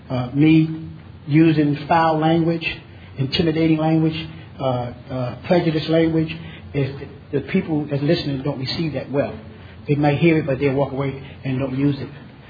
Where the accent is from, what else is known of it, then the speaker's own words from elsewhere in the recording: Atlanta, Georgia, United States; from Atlanta, Georgia, and I'm an addict by way of New Jersey.